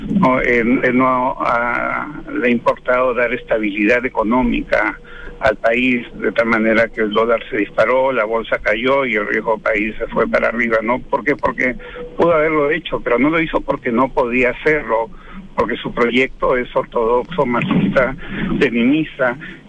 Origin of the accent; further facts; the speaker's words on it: Peru; soy analista por un lado, pero también soy un peruano que está viviendo lo que está pasando